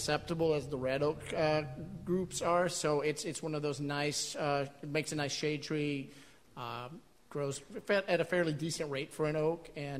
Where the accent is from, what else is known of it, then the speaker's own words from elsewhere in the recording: Kentucky, United States; I've seen growing up in Kentucky. I've seen some pretty old catalpas down there